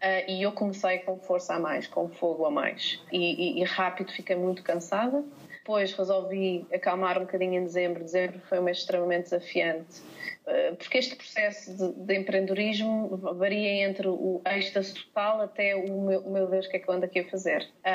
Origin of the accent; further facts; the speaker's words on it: Portugal; Eu sou portuguesa.